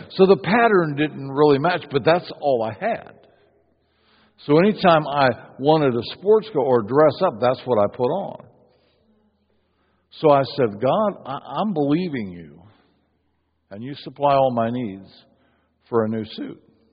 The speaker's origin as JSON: {"language": "English", "town": "Seattle", "region": "Washington", "country": "United States", "said": "I came from Seattle area, lived in West Seattle, and then in Port Orchard."}